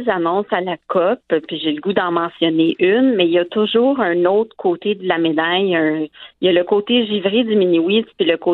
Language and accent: French; Canada; les nouvelles exploitations d'énergie fossile chez nous, au Canada.